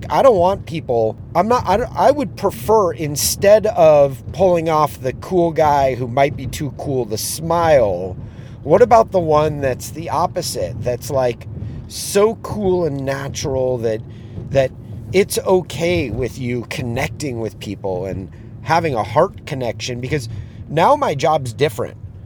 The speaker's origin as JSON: {"language": "English", "town": "Los Angeles", "region": "California", "country": "United States", "tie": "born or raised there", "said": "You know, I grew up in Los Angeles."}